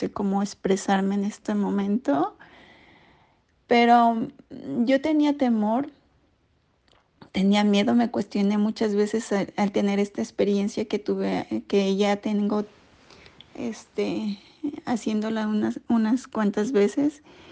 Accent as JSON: {"language": "Spanish", "country": "Mexico", "lives_now": "United States", "said": "soy mexicana, pero pues por cuestiones de otras circunstancias, pues estoy en el país de los Estados Unidos."}